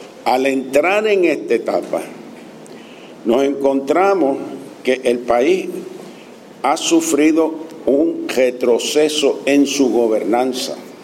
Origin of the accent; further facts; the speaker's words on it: Puerto Rico; No, no soy yo, somos todos los puertorriqueños que tenemos que salir de esto.